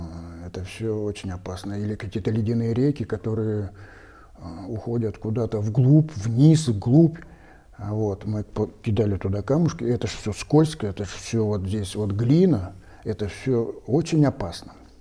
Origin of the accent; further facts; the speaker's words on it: Urals, Russia; я сам с Урала, и у меня по папиной линии все деды, они трудились в горной промышленности. А конкретно это каменноугольный шахт. И я родился в Кизиловском угольном бассейне. Меня с детства окружали шахты.